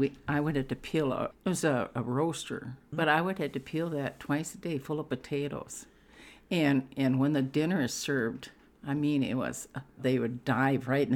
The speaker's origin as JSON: {"language": "English", "region": "South Dakota", "country": "United States", "tie": "born or raised there", "said": "But because when I grew up in South Dakota like I did, my mom's gardens were huge, huge."}